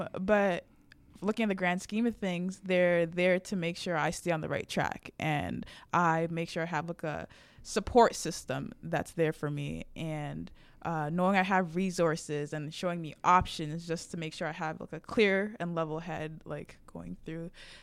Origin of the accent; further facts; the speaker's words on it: Brampton, Ontario, Canada; now in United States; I'm from Brampton, Ontario, Canada. I'm a senior.